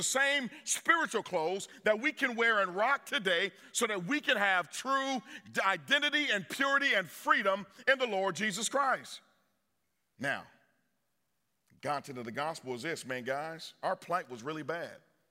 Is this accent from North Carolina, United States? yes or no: no; Oakland, California, United States; I grew up in Oakland, California, and, man, the streets are bad, man.